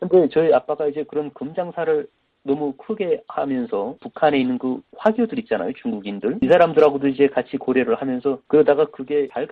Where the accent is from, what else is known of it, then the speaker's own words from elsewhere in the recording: North Korea; 제 고향이 일단 북한에서 큰 도시였는데